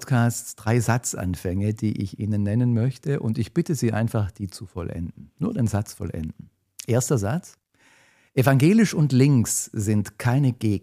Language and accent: German; Baden-Württemberg, Germany; Das überrascht mich jetzt als Schwabe